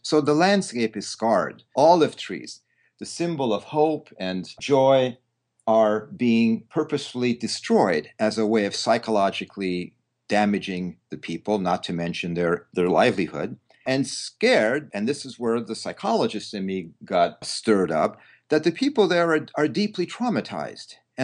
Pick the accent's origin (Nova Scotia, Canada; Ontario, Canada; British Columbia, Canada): Ontario, Canada; Toronto; born there; I was born in Toronto. My family background, they came from Hungary.